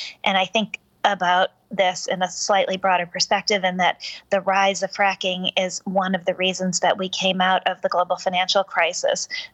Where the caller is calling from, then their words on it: Michigan, United States; I am in Michigan.